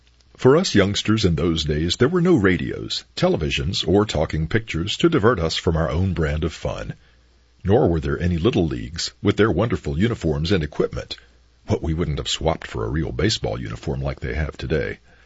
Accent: Chapel Hill, North Carolina, United States; Growing up in Old Chapel Hill, was there ever a generation that didn't think it had more fun in its youth than any other generation?

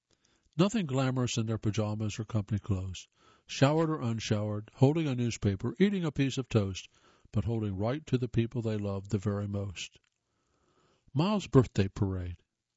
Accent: Ohio, United States; Gee, I grew up in Ohio. I never heard of that town.

